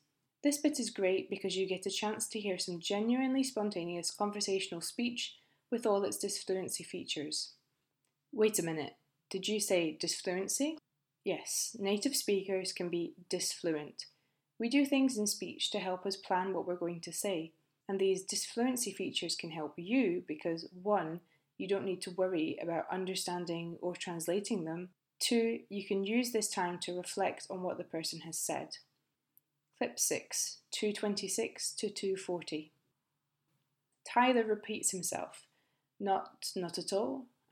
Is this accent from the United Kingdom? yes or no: yes; United Kingdom; accent: British English; not my accent, I'm British